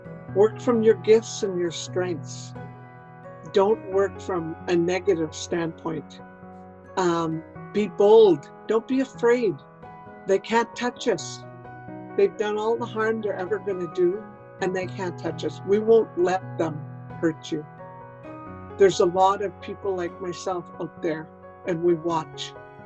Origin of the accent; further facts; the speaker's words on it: Northwest Territories, Canada; I am from the Northwest Territories in the Saugatuck region. I'm Dene, I'm Mountain Dene.